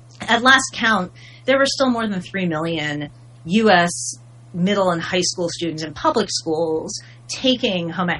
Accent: New York, United States; I grew up in New York State and I was told, like, oh, you could go to the college

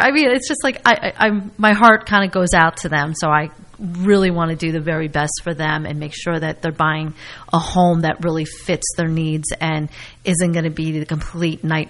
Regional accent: Basking Ridge, New Jersey, United States; The where I come from, which was Basking Ridge, I was born and raised in Basking Ridge

